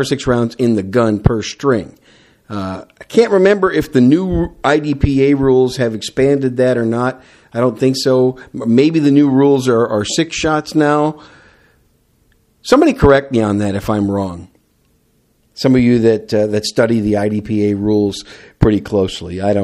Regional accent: Wisconsin, United States; now in San Antonio, United States; you guys know I am a cheesehead from Wisconsin, and I used to be used to that cold weather, but I've been living away from Wisconsin longer than I actually lived in Wisconsin

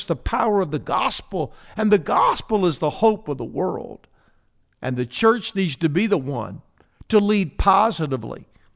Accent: United States; But also, I'm an American. I'm an American. That's what I am. I live in a great country.

